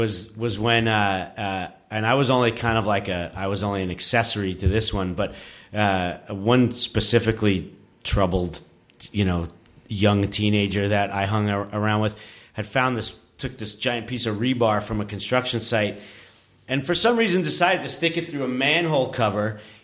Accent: New York City, New York, United States; We were so bad when we were kids. I mean, I grew up in New York City, and like, especially on Halloween, that's, you know, when shit would really just hit the fan.

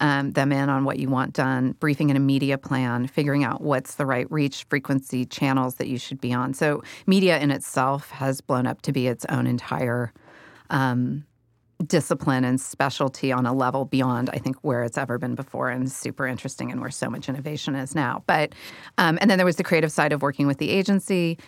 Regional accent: California, United States; I grew up in the Bay Area

